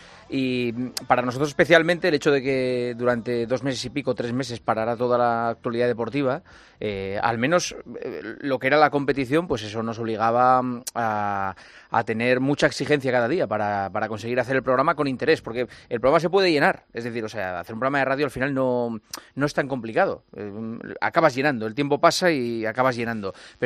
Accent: Spain; soy como cualquier español medio, que no va a salir de España

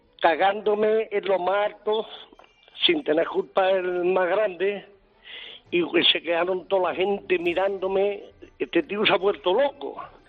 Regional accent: Montilla, Andalusia, Spain; Te conozco personalmente un día que viniste a mi pueblo, a Montilla, a comer con unos amigos.

